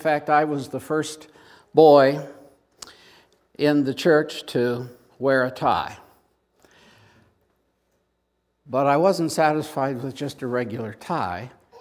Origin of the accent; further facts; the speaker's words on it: Pennsylvania, United States; I'm a little old country farm boy from central Pennsylvania, Juniata County.